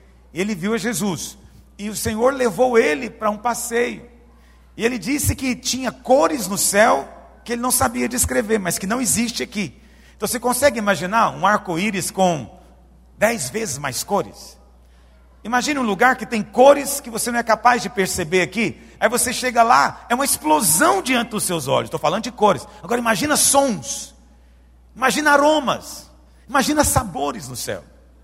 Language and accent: Portuguese; Rio de Janeiro, Brazil; Sou do Rio de Janeiro e lá nas favelas tem muita gente bem de vida.